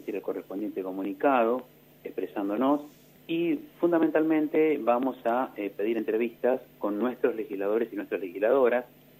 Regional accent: Argentina; como argentino, como argentina

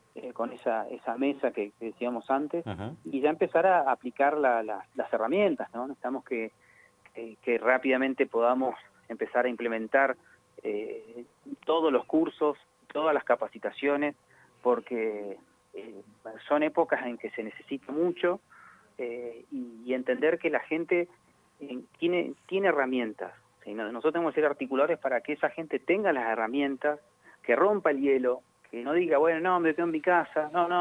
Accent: San Martín de los Andes, Neuquén, Argentina; un gran saludo a toda la gente querida de mi ciudad natal.

